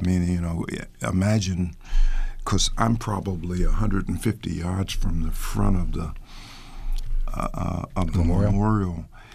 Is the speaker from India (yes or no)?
no; Houston, Texas, United States; I mean, you know, I grew up in Houston, and at the time I was working in Washington, D.C.